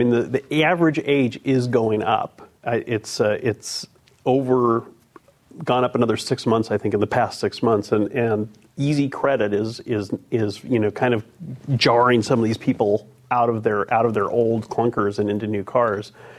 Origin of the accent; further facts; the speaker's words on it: California, United States; California, I grew up in California, which is a very car-centric, you know, culture, obviously.